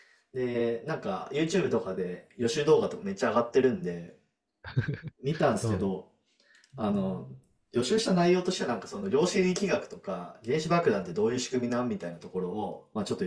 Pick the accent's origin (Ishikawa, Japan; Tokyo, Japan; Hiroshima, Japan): Hiroshima, Japan; まあ、僕は広島出身なんで、まあ、ここはちゃんと見とこうと。